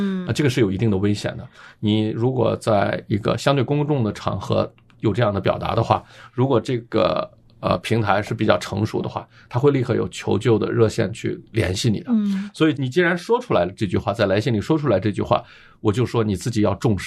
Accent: China; 你可能不觉得怎样，因为我们原来中国的那个文化环境里都这样是挂在嘴上的一句话哈

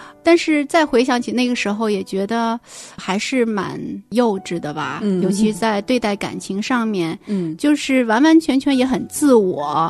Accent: Northeast China, China; 然后按照爸爸妈妈所希望我的考大学，又考回了就是我们东北那边老家的一所大学来念书。

